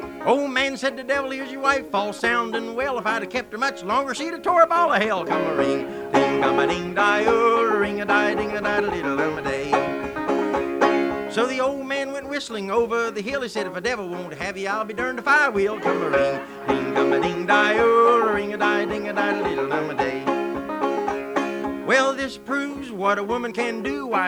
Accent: Hinton, West Virginia, United States; This fellow's from down around my way near Beckley, West Virginia. I grew up in the Hinton area.

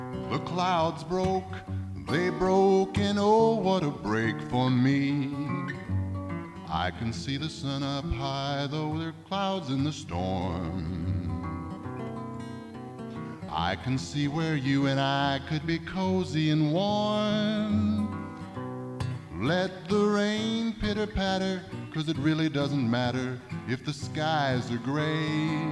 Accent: California, United States; Yes, I am from California, and we only have two seasons out in California.

